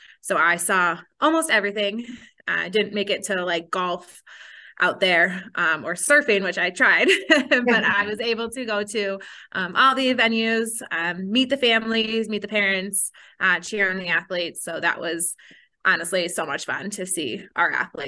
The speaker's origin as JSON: {"language": "English", "town": "Carol Stream", "region": "Illinois", "country": "United States", "tie": "born or raised there", "said": "Yeah, so I am from Carroll Stream, so western suburb of Chicago, born and raised there."}